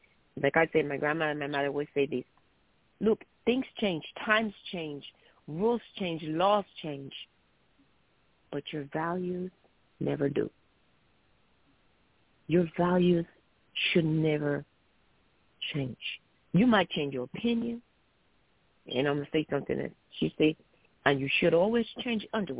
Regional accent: Missouri, United States; I grew up in Missouri, as I think I've told you guys this before.

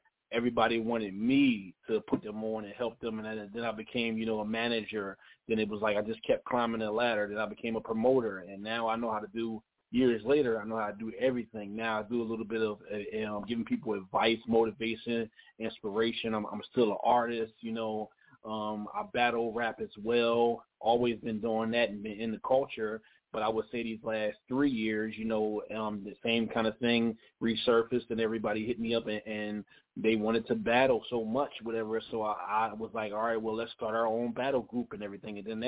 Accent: New Jersey, United States; It's your boy … You know, I'm from New Jersey and everything

